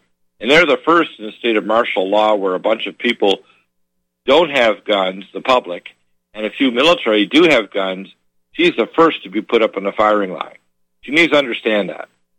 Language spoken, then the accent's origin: English; Canada; also born or lived in Detroit, United States; And because I'm a dual citizen, I was born in Detroit, but in the first 20-some years of my life, I lived in Canada and practiced there.